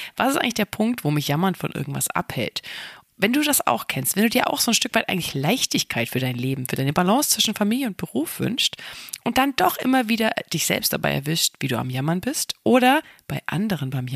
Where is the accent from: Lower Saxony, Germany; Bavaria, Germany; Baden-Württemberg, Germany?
Bavaria, Germany; Bamberg; bin ich gerade in meiner Heimatstadt Bamberg angekommen.